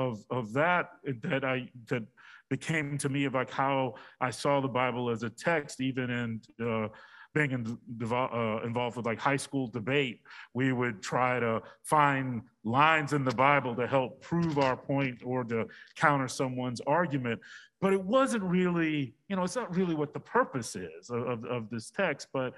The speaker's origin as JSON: {"language": "English", "town": "Nashville", "region": "Tennessee", "country": "United States", "tie": "born or raised there", "said": "I grew up in Nashville, so we had Baptists and Methodists."}